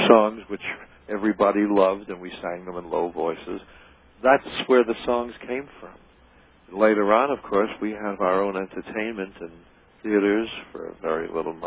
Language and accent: English; Winnipeg, Manitoba, Canada; You don't get far out of a crystal set in Winnipeg, Manitoba, in the middle of the prairie.